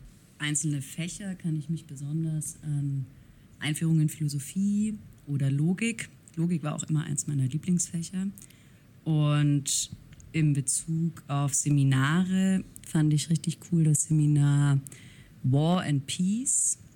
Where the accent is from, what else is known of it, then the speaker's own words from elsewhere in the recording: Ditzingen, Baden-Württemberg, Germany; Ich komme ursprünglich aus Ditzingen. Das ist ein bisschen außerhalb von Stuttgart. Und genau, da bin ich aufgewachsen. Bin aber halbe Österreicherin.